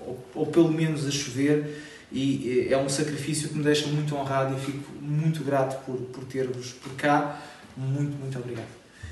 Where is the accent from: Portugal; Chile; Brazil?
Portugal; moved away; vista de fora de Portugal, como português imigrante.